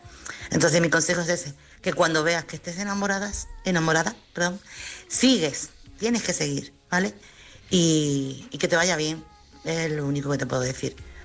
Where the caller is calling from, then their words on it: Chiclana, Andalusia, Spain; corresponsal de Chiclana.